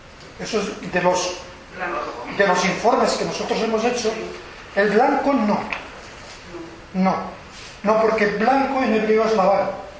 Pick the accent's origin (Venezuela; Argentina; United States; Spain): Spain; Me siento español profundamente